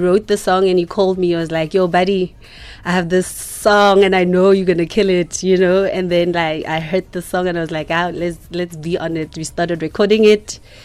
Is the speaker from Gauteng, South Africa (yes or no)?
yes; Soshanguve, Gauteng, South Africa; I'm very bad with Nguni, my Nguni language, you know. I'm from Soshanguve.